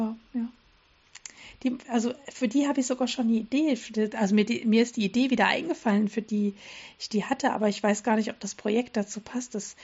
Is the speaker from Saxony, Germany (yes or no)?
yes; Dresden, Saxony, Germany; weil ich in meiner alten Heimatstadt gearbeitet habe in Dresden.